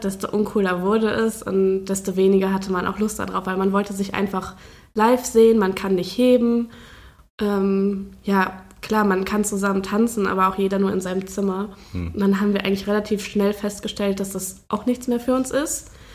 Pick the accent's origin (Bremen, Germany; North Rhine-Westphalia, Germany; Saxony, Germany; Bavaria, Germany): North Rhine-Westphalia, Germany; Düren; Ja, ich komme aus Düren.